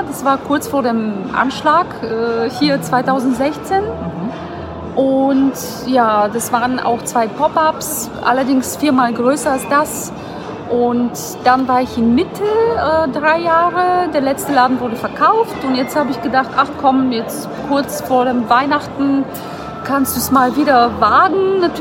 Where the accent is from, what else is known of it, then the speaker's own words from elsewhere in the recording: Bulgaria; now in Germany; Bin 36, bin Bulgarin, bin 22 Mal umgezogen in dem 3. Bundesland.